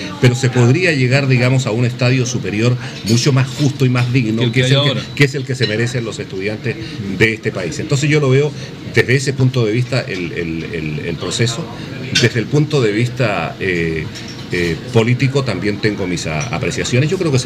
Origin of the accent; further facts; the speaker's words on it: Copiapó, Atacama, Chile; also born or lived in Inca de Oro; Yo vengo de Inca de Oro, que es el pueblito donde nací, me crié en Copiapó.